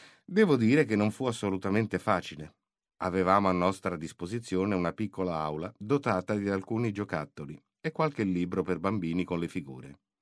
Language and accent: Italian; Bentivoglio, Emilia-Romagna, Italy; born there; Sono nato a Bentivoglio il 24 settembre 1971